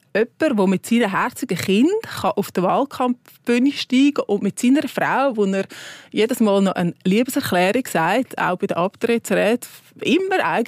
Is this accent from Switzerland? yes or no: yes; Switzerland; wenn wir uns das als Schweizer mit unseren Sprachregionen und Tälern und so Bergen vorstellen können.